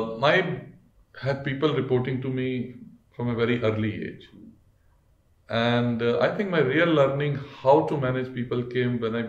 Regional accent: India; I was from India

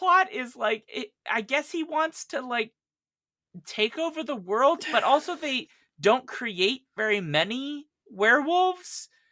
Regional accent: Sweden; Even though I'm from Sweden and I have a French name, whatever, right?

